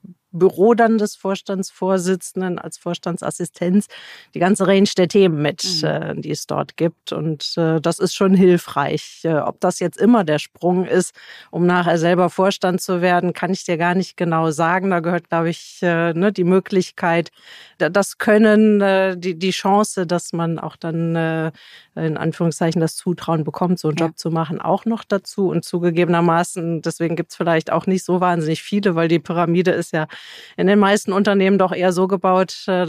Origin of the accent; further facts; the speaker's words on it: Cologne, North Rhine-Westphalia, Germany; born there; 55 Jahre, gebürtige Kölnerin